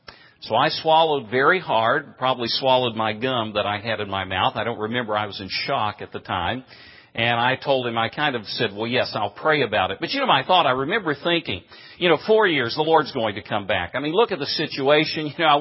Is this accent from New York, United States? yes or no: no; Tennessee, United States; Well, I grew up in East Tennessee. My family settled there in the late 1700s. They were Scots-Irish immigrants.